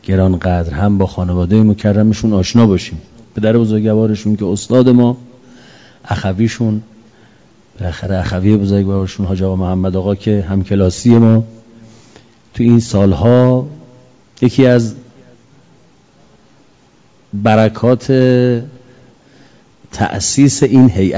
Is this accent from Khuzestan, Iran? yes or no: no; Niasar, Isfahan, Iran; الان من از کاشان میام، از نیاسر